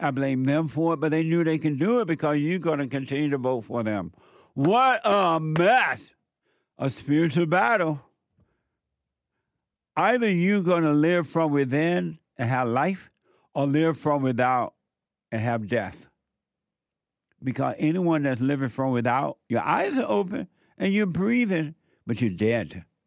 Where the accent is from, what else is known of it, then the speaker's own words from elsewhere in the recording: Alabama, United States; moved away as an adult; now in California, United States; When I moved to California from Alabama in 1968 at the age of 18, I was going to move to Atlanta, Georgia.